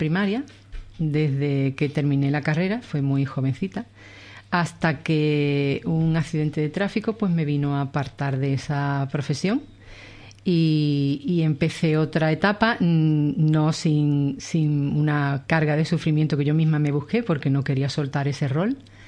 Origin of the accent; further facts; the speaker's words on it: Cádiz, Andalusia, Spain; born there; now in Sanlúcar de Barrameda, Spain; Sí, yo nací en Cádiz.